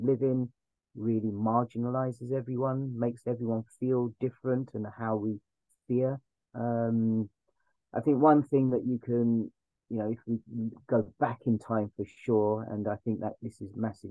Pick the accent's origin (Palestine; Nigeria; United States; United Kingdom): United Kingdom; London; Sorry for my language, but this is, you know, I'm from East London, you know what I mean?